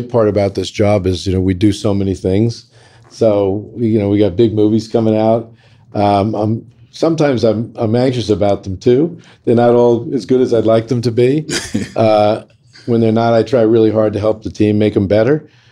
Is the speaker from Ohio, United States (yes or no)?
no; New York, United States; I grew up in New York, and I actually have season tickets to the Knicks right behind the Knick bench.